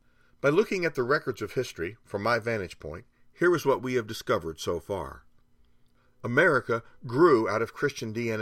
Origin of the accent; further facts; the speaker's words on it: Ohio, United States; my youthful days growing up in Ohio. I spent my 11th year in the Cleveland bedroom community of Parma, 10 miles due south of the big city.